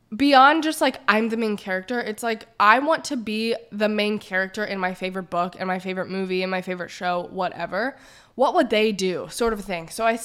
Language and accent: English; United Kingdom; Also British, obviously. But now I can add in my southern accent.